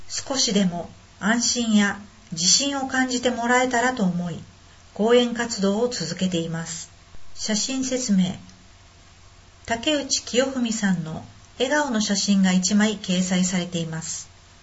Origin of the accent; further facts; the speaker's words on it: Okayama, Japan; now in Yaese, Japan; 岡山県出身ですが、13年ほど前に以前の仕事 JICA の転勤で沖縄に住むようになり、今は八重瀬町在住です。